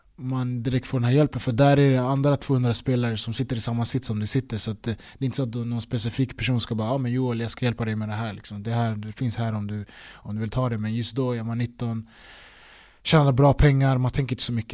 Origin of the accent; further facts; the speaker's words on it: Stockholm, Stockholm County, Sweden; det är klart jag är ändå i Stockholm där jag kommer ifrån